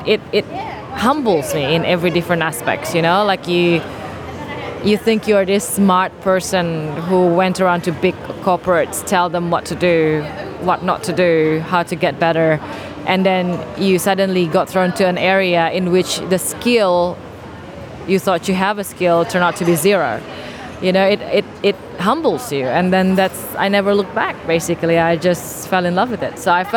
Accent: Indonesia; first language Indonesian; English is a second language; also born or lived in Singapore; I speak two languages by default, my mother tongue, Indonesian language, and then English. And then I lived in Singapore for 7 years, so I speak a bit of Chinese.

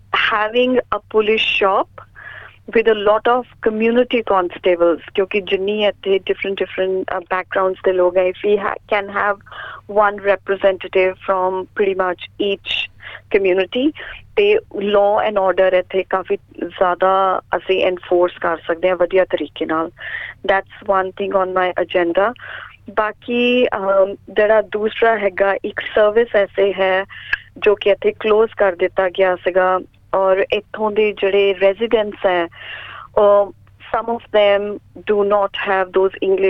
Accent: Chandigarh, India; now in Australia; ਪੰਜਾਬ ਤੋਂ ਜੀ, ਮੈਂ ਚੰਡੀਗੜ੍ਹ ਤੋਂ ਹਾਂ, born and brought up in Chandigarh, parents ਹੁਣ ਪਟਿਆਲੇ ਮੂਵ ਹੋ ਗਏ ਹਾਂ, ਅਤੇ ਮਦਰ ਮੇਰੇ ਮੁਸਲਿਮ ਹੈ, ਫਾਦਰ ਮੇਰੇ ਸਿੱਖ ਹੈ

